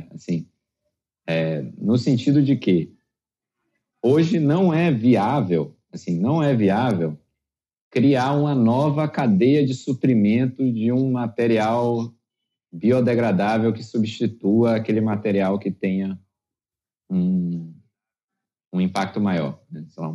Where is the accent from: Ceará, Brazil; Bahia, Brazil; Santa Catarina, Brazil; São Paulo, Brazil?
Bahia, Brazil; E eu sou baiano, tenho que falar de ritmo também, né?